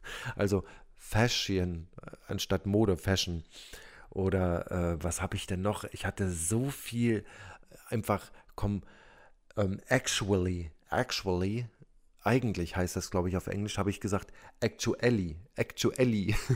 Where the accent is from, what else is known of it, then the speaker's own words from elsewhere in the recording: Berlin, Germany; Also wir sind gemeinsam mehr oder weniger hier aufgewachsen. oh Gott, aufgewachsen in Berlin, ne?